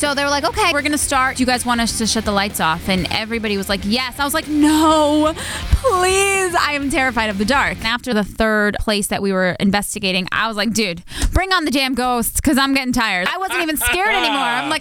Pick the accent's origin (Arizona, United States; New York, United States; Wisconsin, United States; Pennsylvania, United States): New York, United States; Brooklyn; So I'm from Brooklyn. Can you do a Brooklyn accent?